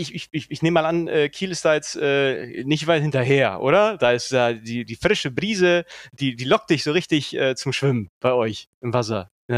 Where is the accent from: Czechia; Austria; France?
Czechia; Lacrosse war in Tschechien, wo ich herkomme, das war immer so der Todesgegner von Floorball.